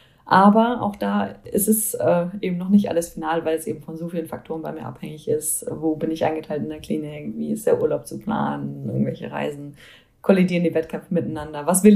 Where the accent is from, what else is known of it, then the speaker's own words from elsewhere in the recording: Bremen, Germany; in meiner Heimatstadt Bremen